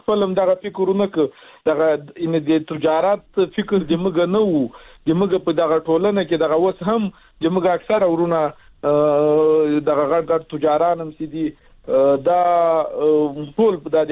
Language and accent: Pashto; Logar, Afghanistan